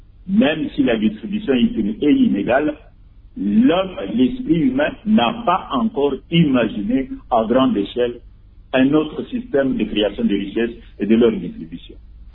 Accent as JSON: {"language": "French", "country": "DR Congo", "said": "on est congolais"}